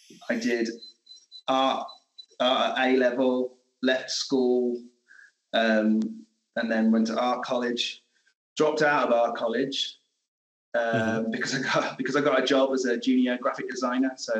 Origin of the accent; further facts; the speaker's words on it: United Kingdom; But being British, I love a good roast dinner.